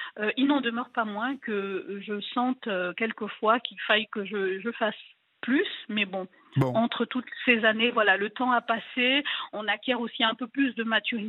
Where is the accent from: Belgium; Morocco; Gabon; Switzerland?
Gabon; now in France; je suis d'origine donc africaine et mon père qui avait prévu pour moi un destin tout tracé dans mon pays d'origine, le Gabon